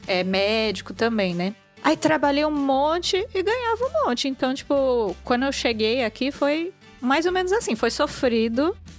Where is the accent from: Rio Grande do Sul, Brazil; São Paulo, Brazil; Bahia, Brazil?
São Paulo, Brazil; Eu morava com meus pais. Cresci e morei sempre em São Paulo, capital.